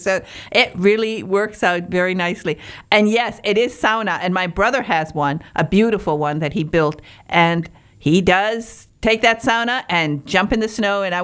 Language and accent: English; Baraga, Michigan, United States; born there; They're in Pelkey. I was born in Baraga.